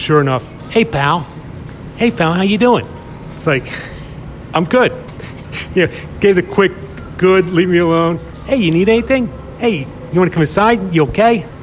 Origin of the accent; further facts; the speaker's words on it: Pennsylvania, United States; I mean, I grew up in Delco.